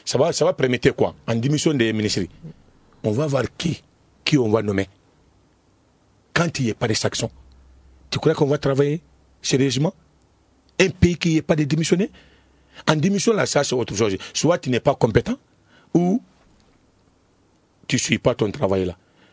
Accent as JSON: {"language": "French", "country": "Mali", "said": "Les gens croient que nous, on n'est pas des Maliens, on est des Maliens."}